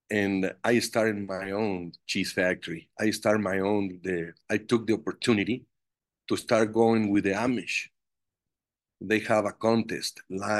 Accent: Guanajuato, Mexico; English is a second language; moved away as an adult; also born or lived in Wisconsin / Chicago; Well, I'm original from Mexico, and I live in small and in the middle of the country is Guanajuato is the state. And I emigrated when I was 19 years old to United States. I moved to Wisconsin, and then I live in Chicago, and then I come back to Mexico again

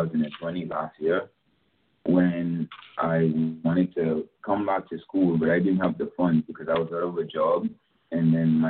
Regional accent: Bahamas; now in United States; once again, and like I said, I'm from the Bahamas. I came to college in 2018.

